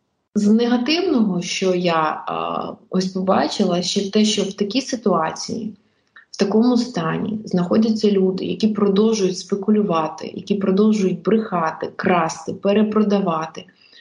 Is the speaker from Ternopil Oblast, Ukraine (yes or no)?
no; Zhytomyr, Zhytomyr Oblast, Ukraine; а я сама житомирянка, і я була в Житомирі